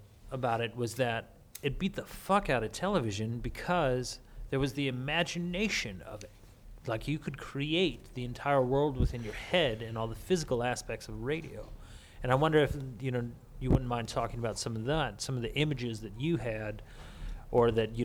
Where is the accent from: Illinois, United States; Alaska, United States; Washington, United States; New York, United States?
Alaska, United States; growing up in a town, I actually grew up in Alaska, and there was some radi